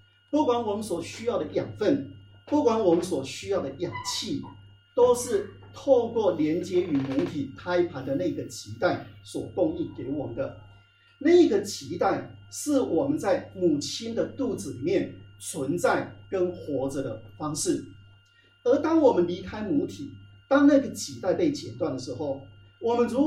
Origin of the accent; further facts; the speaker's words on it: Taiwan; 因为我们是华人，但是我们有中国的文化跟台湾的文化不太一样。我们台湾人